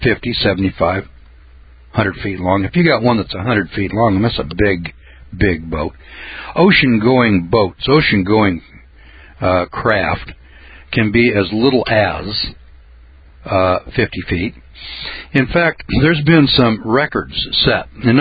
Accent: Eureka, California, United States; I'm from Eureka, California, and they're on Humboldt Bay.

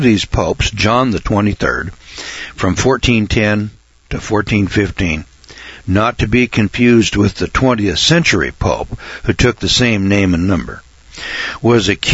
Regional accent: Eureka, California, United States; delivering newspapers, you know, in my hometown of Eureka, California

